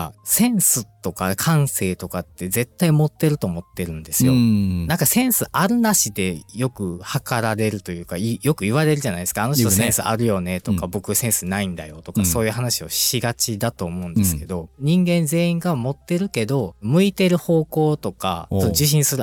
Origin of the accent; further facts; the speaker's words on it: Hyogo, Japan; 僕も兵庫県の人間なんで。